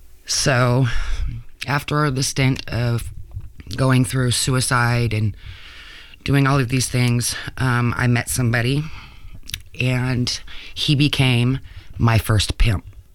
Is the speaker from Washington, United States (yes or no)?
yes; Monroe, Washington, United States; born there; Well, I was born in a small town named Monroe, Washington, Washington State. I was born poor, for lack of a better word.